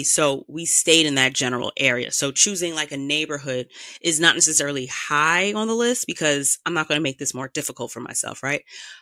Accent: Queens, New York, United States; I still live in the neighborhood that I grew up in. I am a New Yorker. I'm a Queens girl.

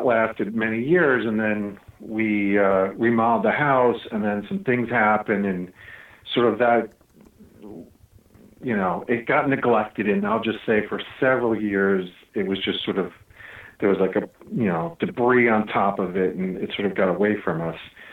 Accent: New York, United States; So, yeah, I guess maybe two perspectives on growing up on Long Island

